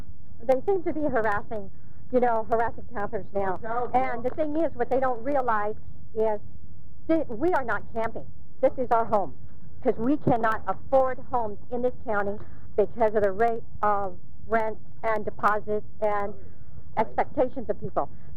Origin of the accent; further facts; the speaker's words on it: Santa Cruz, California, United States; No, this is my hometown